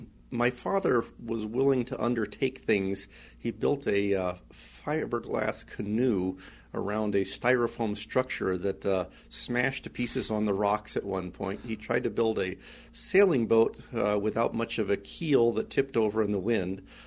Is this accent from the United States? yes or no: yes; Princeton, New Jersey, United States; born there; I actually was born in Princeton, New Jersey. My mother was a librarian. My father was a nuclear physicist.